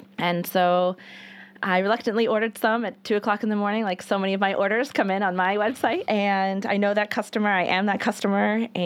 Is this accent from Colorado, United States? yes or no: no; Randolph, Vermont, United States; Yeah, I grew up in Randolph, Vermont, yeah, Orange County, and I was a townie